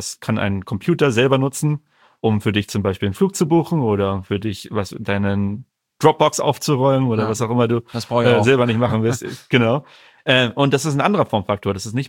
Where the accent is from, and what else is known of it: Northern Germany, Germany; born or raised there; also born or lived in Munich